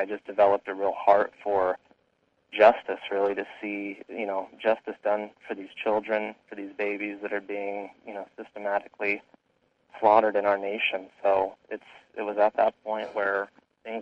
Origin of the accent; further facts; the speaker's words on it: Arizona, United States; So other than that, I'm a native from Arizona, born and raised.